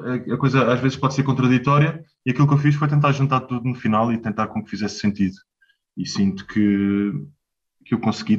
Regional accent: Lisbon, Portugal; a zona onde eu cresci, tipo a Graça, ali entre a Graça e os Anjos, vês um bocadinho os componentes da minha música. Ou seja, tens o fado ali muito próximo, tens a cultura típica lisboeta

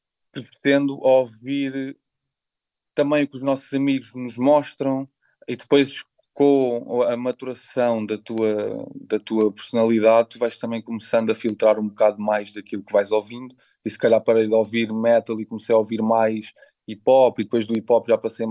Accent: Lisbon, Portugal; Eu sou da Graça, eu nasci na Estefânia. Mas já o meu avô morava naquela casa, a minha avó, a minha mãe, depois o meu pai e eu. Então foi a vida toda ali na Graça.

